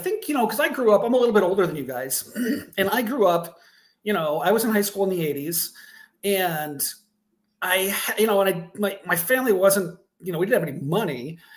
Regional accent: Ogden, Iowa, United States; I'm from Ogden, Iowa.

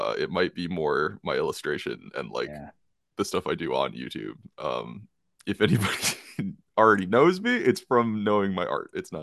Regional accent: Illinois, United States; I live in Northern Illinois. I say I'm from Chicago, even though I'm very much the suburbs.

